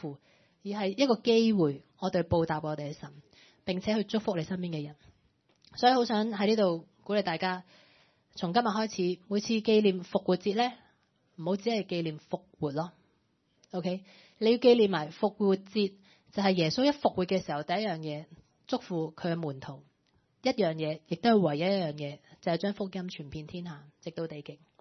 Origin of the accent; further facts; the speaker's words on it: China; 即係我覺得呢個係我哋中國人呢一個好優良嘅優點啦